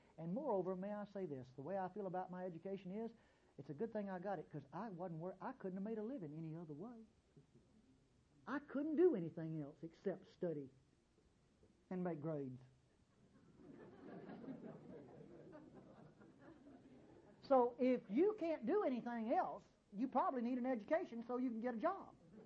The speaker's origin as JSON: {"language": "English", "region": "Mississippi", "country": "United States", "tie": "born or raised there", "said": "Well, I was from Mississippi. I grew up knowing about heat."}